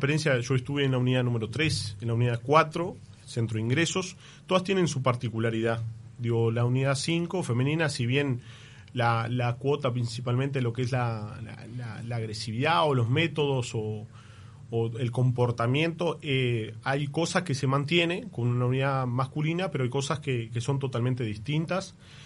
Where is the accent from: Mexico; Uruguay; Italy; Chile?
Uruguay; Rivera; Soy oriundo de Rivera, vivo en Rivera